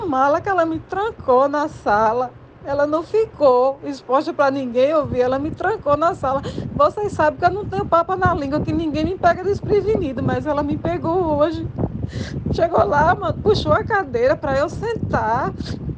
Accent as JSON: {"language": "Portuguese", "town": "Sapé", "region": "Paraíba", "country": "Brazil", "said": "Eu sou sapeense, eu nasci no Hospital Sandrade. Eu sou funcionária, eu sou sapeense, eu sou funcionária da prefeitura de Sapé"}